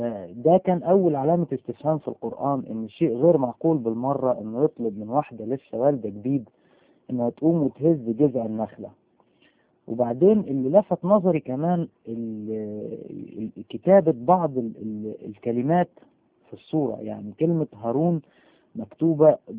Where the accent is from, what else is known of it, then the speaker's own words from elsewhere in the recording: Upper Egypt, Egypt; فأنا يعني أصلا من الصعيد وكان عندنا نخل كتير